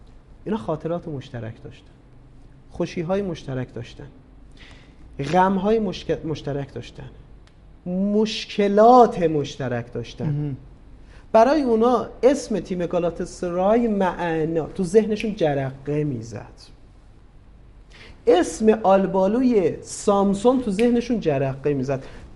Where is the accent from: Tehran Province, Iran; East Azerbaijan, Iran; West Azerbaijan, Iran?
West Azerbaijan, Iran; born there; زادگاه من 60 کیلومتر با مرز فاصله داره و همون میزان فاصله که با مرکز استانم داره با مرکز استان وان ترکیه داره.